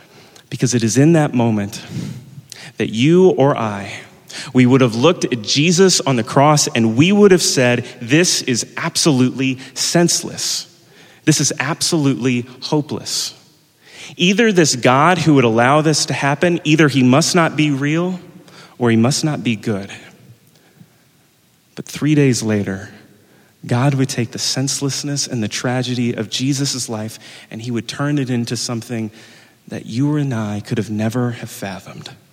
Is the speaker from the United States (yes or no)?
yes; New Orleans, Louisiana, United States; now in New York, United States; I'm from Louisiana, and a musician from my hometown of New Orleans was playing a concert here in New York.